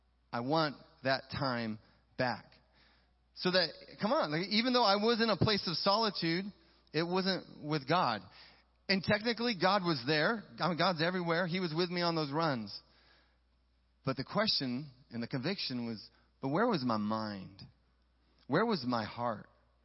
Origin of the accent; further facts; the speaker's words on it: Auburn, Washington, United States; I grew up in Auburn.